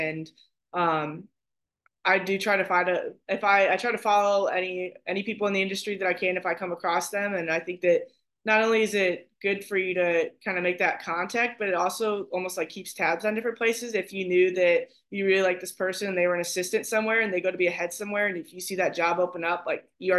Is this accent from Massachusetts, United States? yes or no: no; Illinois, United States; I'm from the Chicago suburbs.